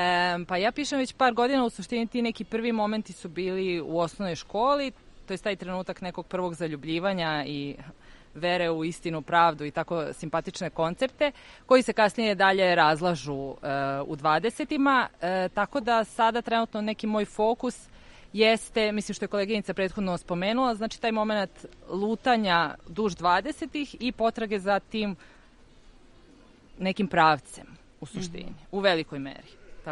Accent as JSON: {"language": "Serbian", "region": "Belgrade", "country": "Serbia", "said": "92. iz Beograda."}